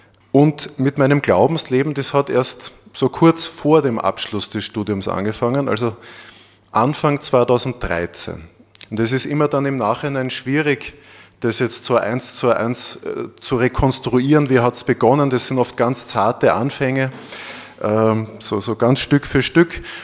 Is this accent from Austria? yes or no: yes; Neunkirchen, Lower Austria, Austria; Und also ich komme aus Neunkirchen, südlich von Wiener Neustadt. Wir wohnen da, oder meine Eltern wohnen jetzt noch in einer kleinen Ortschaft neben Neunkirchen.